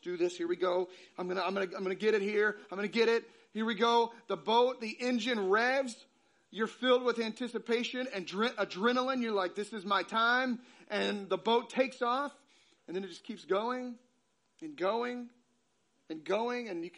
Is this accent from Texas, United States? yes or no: yes; Texas, United States; So I got a couple pictures from the Guadalupe River in my hometown.